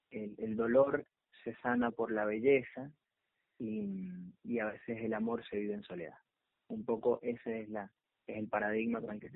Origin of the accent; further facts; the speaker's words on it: San Carlos, Mendoza, Argentina; allá en mi pueblo. Yo soy de San Carlos, de provincia de Mendoza